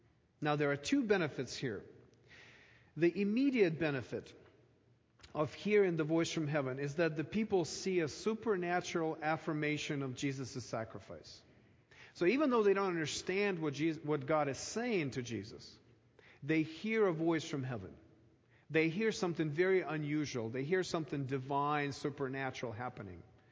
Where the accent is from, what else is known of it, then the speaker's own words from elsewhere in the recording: Ukraine; As you know, I come from Ukraine, and was born and raised there